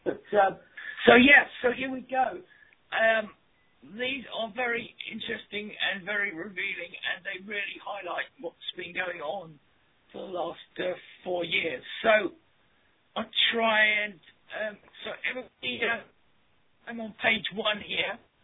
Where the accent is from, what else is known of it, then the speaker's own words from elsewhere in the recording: England, United Kingdom; Maybe it's because I'm English